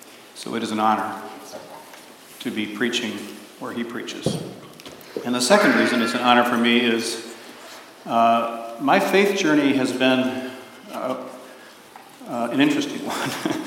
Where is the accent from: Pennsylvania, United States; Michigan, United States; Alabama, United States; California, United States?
Michigan, United States; Kalamazoo; I grew up in Kalamazoo, Michigan, Portage, Michigan.